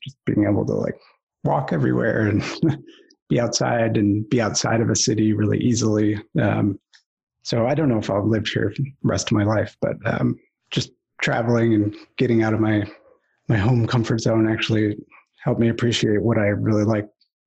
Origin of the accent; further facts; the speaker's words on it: Ann Arbor, Michigan, United States; also born or lived in Los Angeles; So I grew up here in Ann Arbor, Michigan. It's a, I don't know, small town. It's about 125,000 people. It's a college town.